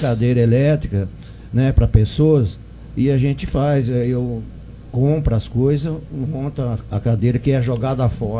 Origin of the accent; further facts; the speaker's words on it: Jabuticabal, São Paulo, Brazil; Esse apelido apareceu quando eu era criança lá em Jabuticabal.